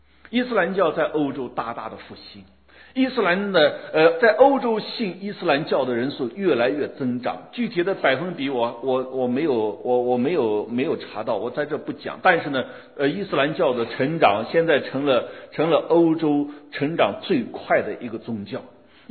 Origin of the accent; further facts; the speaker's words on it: Ningxia, China; 他也去过我的家乡宁夏。我就问他，我说在我家那边伊斯兰教的信仰我有点了解，因为我从那地方出生成长的。